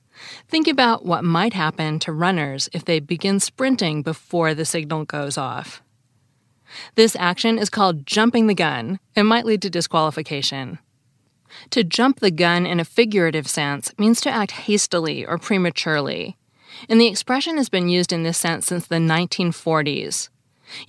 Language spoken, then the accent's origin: English; Seattle, Washington, United States; also born or lived in West; My parents are from the Midwest, and I grew up in Seattle, and I've lived in the West my whole life